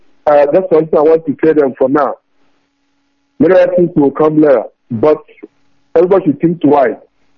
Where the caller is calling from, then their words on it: Valencia, Valencian Community, Spain; I'm coming from Valencia.